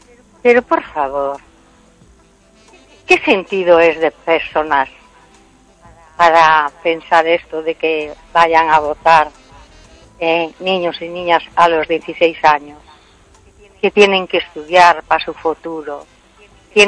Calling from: Vigo, Galicia, Spain

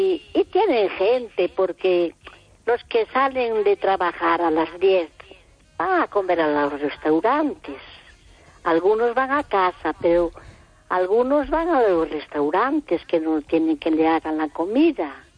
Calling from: Vigo, Galicia, Spain

